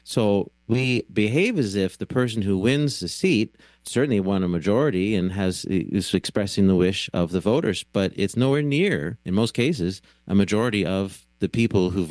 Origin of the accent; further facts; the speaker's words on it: Ontario, Canada; also born or lived in Vancouver / Ottawa; I'm originally from Ontario. In 2009, I was living in Vancouver